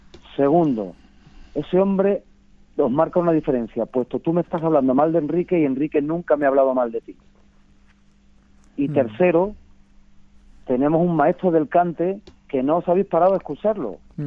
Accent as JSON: {"language": "Spanish", "town": "Ayamonte", "region": "Andalusia", "country": "Spain", "tie": "born or raised there", "said": "yo, donde voy, siempre soy ayamontino y llevo Ayamonte por bandera."}